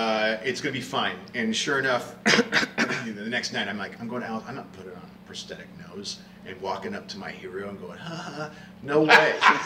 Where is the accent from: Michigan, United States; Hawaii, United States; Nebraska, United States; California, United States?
California, United States; I'm kind of from the Sacramento Valley myself.